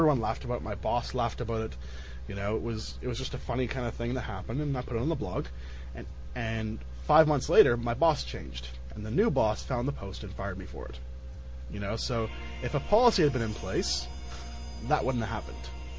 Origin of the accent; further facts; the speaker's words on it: Canada; first language German; English is a second language; German's my first language, and I'm French Canadian, right? So English isn't really my first language.